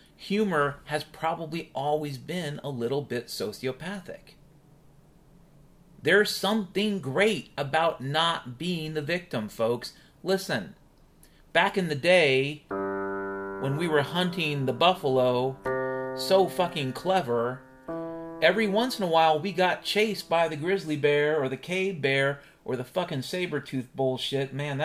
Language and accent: English; Ireland; a fair amount of drinking, you know, I'm Irish